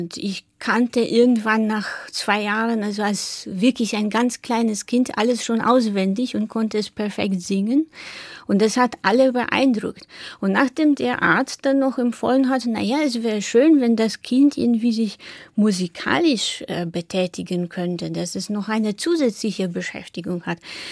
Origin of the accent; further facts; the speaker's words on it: Warsaw, Masovian Voivodeship, Poland; moved away as an adult; Ich bin in Warschau geboren und auch dort aufgewachsen, bis zum 19. Lebensjahr.